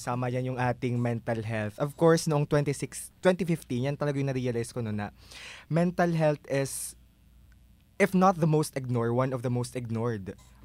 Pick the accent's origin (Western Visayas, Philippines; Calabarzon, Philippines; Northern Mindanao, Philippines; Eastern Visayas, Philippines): Eastern Visayas, Philippines; Tacloban; kasi umuwi ako sa Tacloban at doon talaga ako nag-recover ng todo-todo